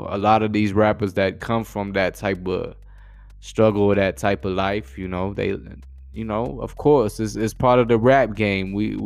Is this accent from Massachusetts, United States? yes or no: yes; Boston, Massachusetts, United States; I'm from Boston, so we're the West neighbors, you know what I'm saying?